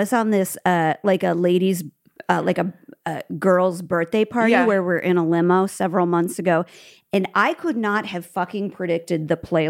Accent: Midwest, United States; And I'm from the Midwest.

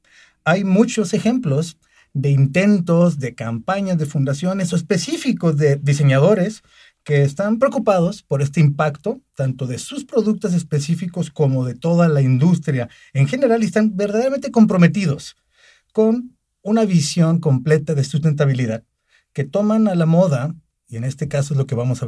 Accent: Guadalajara, Jalisco, Mexico; born there; tapatía, así nos dicen a los que nacimos en Guadalajara

